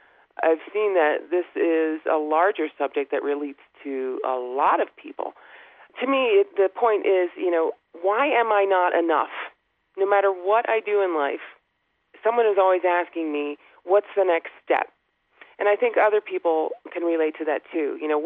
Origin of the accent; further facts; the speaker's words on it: New York, United States; And also where I was raised in New York, it was the same situation, you know.